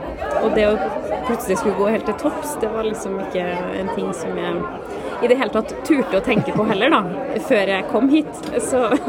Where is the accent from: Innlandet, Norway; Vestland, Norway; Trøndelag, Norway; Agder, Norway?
Trøndelag, Norway; Røros; also born or lived in Härjedalen, Sweden; now in Frøya, Norway; Ja, jeg 31 år gammel. Opprinnelig fra Røros og Herjedalen på svensk side, rett over grensa for Røros.